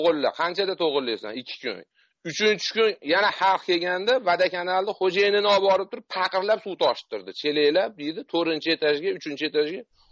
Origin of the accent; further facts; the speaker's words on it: Margilan, Fergana Region, Uzbekistan; Marg'ilondanman.